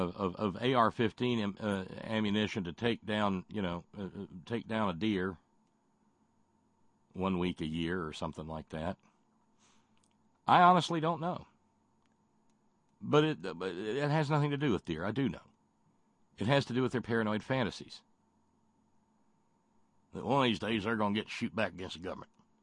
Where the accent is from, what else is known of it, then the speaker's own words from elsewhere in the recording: Alabama, United States; Or as we pronounced it when I was a little redneck growing up in Alabama, Illinois.